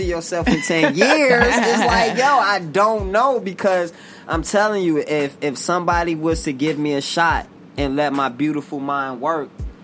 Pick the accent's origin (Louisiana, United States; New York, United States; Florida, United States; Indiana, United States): New York, United States; Bronx; I'm from the Bronx, New York. I was 13, 14 of us growing up in a 3-bedroom apartment. I'm the first person in my family to go to college.